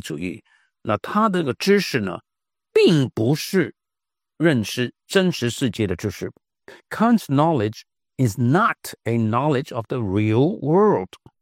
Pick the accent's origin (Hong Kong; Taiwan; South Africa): Hong Kong; 用我们香港人的讲法